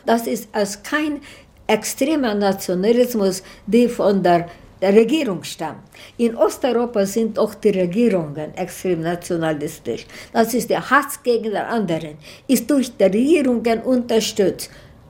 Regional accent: Hungary; German is a second language; ich bin auch eine Ungarin und ich weiß, wie wichtig das gewesen war.

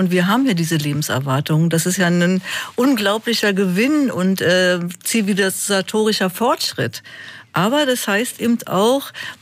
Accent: Berlin, Germany; ich bin Berlinerin und ich möchte gerne dann auch in Berlin leben

